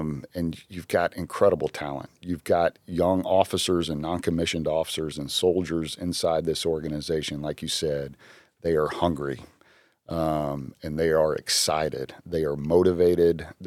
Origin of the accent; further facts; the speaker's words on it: Arkansas, United States; inside of Indiana, inside my home state of Arkansas